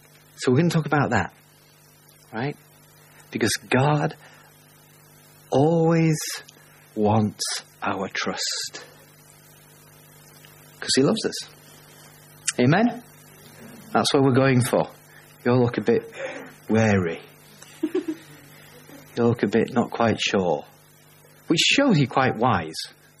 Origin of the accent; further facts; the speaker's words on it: England, United Kingdom; moved away as an adult; now in New Zealand; I'm an Englishman who's a Kiwi. I was born in England, but naturalized in New Zealand. And I identify really as a Kiwi with Hungarian leanings, which is very strange, right? Because we left England in 1998